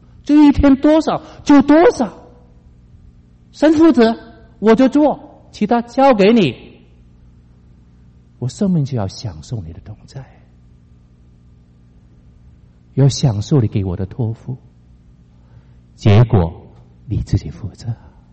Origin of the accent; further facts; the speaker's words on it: Hong Kong; accent: Cantonese; Chinese is a second language; 我是香港人，所以呢，我国语还是有点广东腔的啊。我在香港出生长大